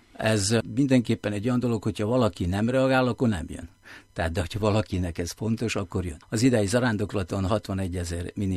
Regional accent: Vojvodina, Serbia; én pedig délvidéki magyar vagyok, szerbiai magyar

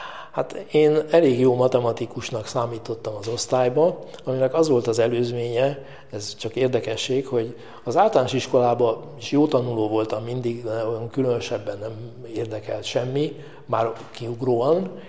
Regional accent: Budapest, Hungary; born there; Én Budapesten születtem

